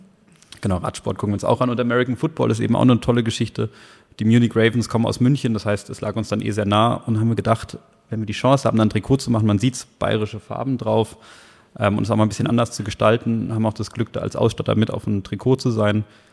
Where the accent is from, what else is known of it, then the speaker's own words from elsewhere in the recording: Argentina; Ich bin als Kind in Argentinien aufgewachsen.